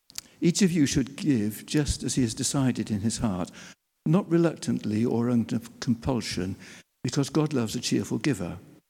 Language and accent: English; United Kingdom; because I'm British and male